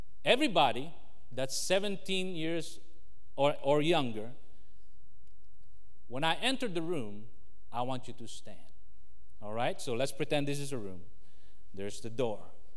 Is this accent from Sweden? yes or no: no; Philippines; I may tell you things we do as a Filipino